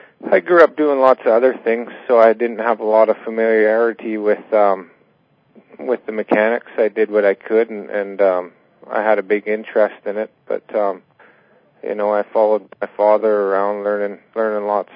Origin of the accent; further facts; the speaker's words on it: British Columbia, Canada; I was raised all over British Columbia, from trap lines to some guide areas and even to some big towns that I would probably classify as cities, but maybe not to some people. But, now I live in Campbell River